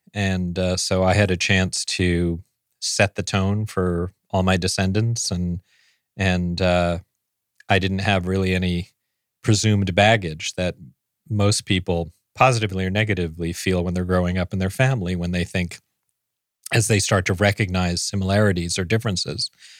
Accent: New York, United States; I grew up on the Upper East Side went to private elementary school and then private high school.

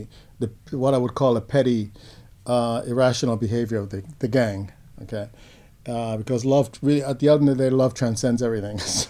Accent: Panama; first language Spanish; English is a second language; moved away; He came from Spain and from Madrid, and I was from Panama. We spoke the king's English, as it were, Spanish.

